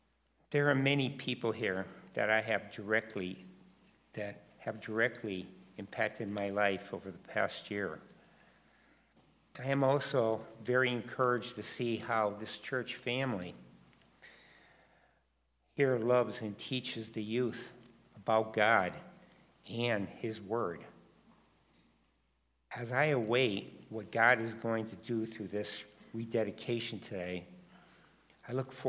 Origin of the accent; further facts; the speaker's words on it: East Hartford, Connecticut, United States; I was raised in East Hartford by two loving parents as far back as I can remember.